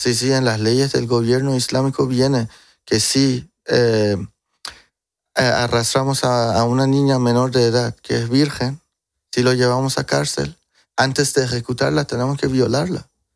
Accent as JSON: {"language": "Spanish", "country": "Spain", "tie": "born or raised there", "said": "ya estoy bastante acostumbrado. Creciendo aquí desde niño en España"}